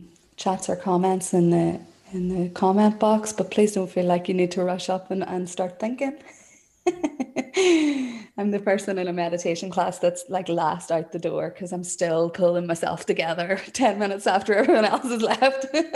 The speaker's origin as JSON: {"language": "English", "country": "Ireland", "first_language": "Irish", "said": "So this is my mother tongue. Excuse me, this is my mother tongue. But you'll notice that maybe you can see that it's written out in Irish and then it's written out in phonetic English."}